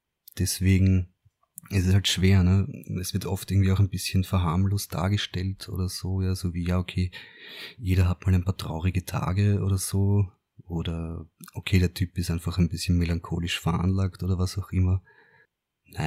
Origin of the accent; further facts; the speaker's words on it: Vienna, Austria; Ist ein bisschen crazy, natürlich für den Organismus, aber ich bin ja ein Wiener.